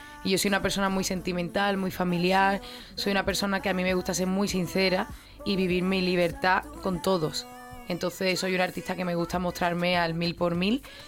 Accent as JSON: {"language": "Spanish", "town": "Algeciras", "region": "Andalusia", "country": "Spain", "said": "El día 11 de agosto estaremos en mi tierra, en Algeciras"}